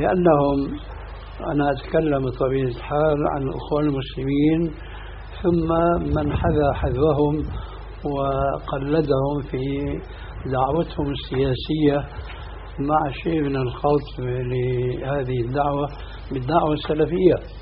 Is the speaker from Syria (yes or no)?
yes; Syria; قد جربوا الحياة البرلمانية سنين طويلة قديما عندنا في سوريا